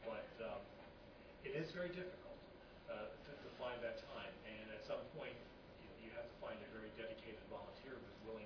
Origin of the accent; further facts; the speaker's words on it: New Jersey, United States; I'm from New Jersey